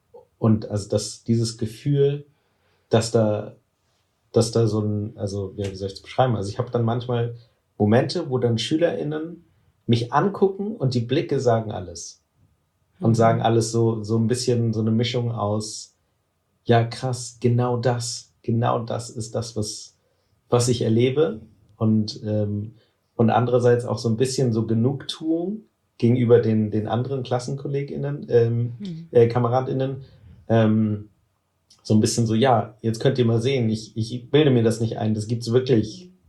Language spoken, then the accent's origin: German; Cologne, North Rhine-Westphalia, Germany; Und ich komme aus Köln und bin einerseits Künstler